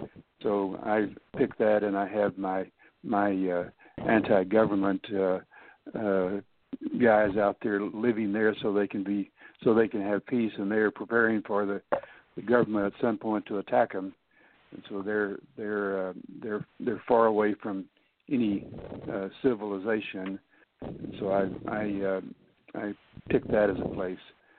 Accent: Fort Worth, Texas, United States; I grew up in Fort Worth, and my Jack Bryant series is based in Fort Worth, although he travels widely.

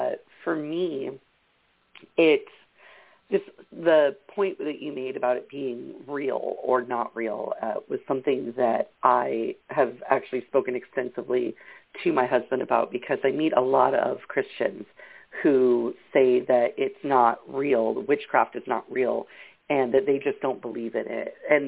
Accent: New York, United States; I'm from New York

